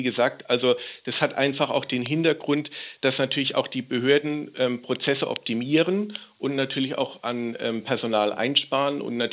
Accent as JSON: {"language": "German", "region": "Rhineland-Palatinate", "country": "Germany", "said": "aus dem Land, wo ich herkomme, Bundesland, wo ich herkomme, Rheinland-Pfalz, in der Gemeinde, wo ich wohne"}